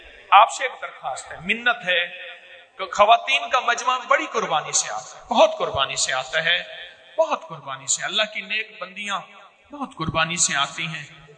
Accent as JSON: {"language": "Urdu", "town": "Lahore", "region": "Punjab", "country": "Pakistan", "said": "میں لاہور سے آیا ہوں"}